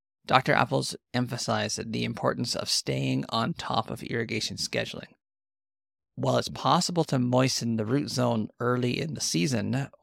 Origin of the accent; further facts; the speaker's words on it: Western Canadian prairies, Canada; I'm your host … I'm an agronomist from Western Canadian prairies specializing in climate-smart agriculture.